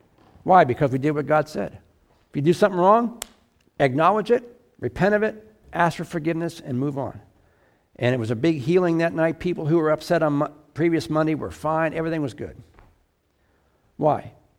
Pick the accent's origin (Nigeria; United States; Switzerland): United States; Pittsburgh, Pennsylvania; I'm from Pittsburgh, and at the time, there was a lot of steel mill layoffs going on, big steel town in Pittsburgh.